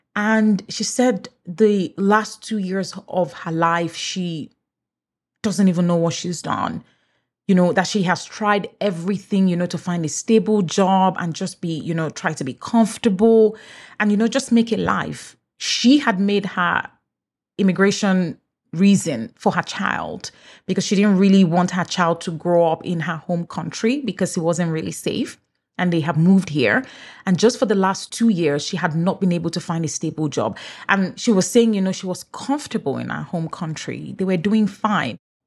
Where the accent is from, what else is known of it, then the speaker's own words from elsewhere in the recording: Nigeria; first language English; Even though I'm Nigerian, English is my first language. English is all we speak in Nigeria. English is all I have spoken.